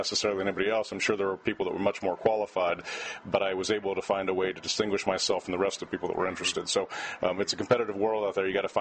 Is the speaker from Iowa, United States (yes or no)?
no; Sidney, Ohio, United States; Obviously, growing up in Sydney, Ohio, you know, Roadside Park with broomball was about as close as you got to hockey.